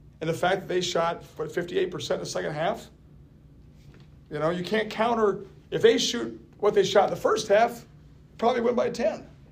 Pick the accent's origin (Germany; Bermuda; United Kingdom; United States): United States; Iowa; But growing up in Iowa, obviously, watching those games back in the day.